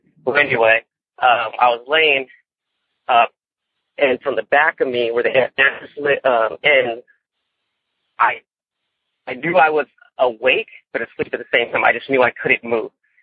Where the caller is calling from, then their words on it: Mentone, California, United States; Well, I come from Mentone, California, kind of a little ways down from going up to Forest Falls and a road to get to Big Bear.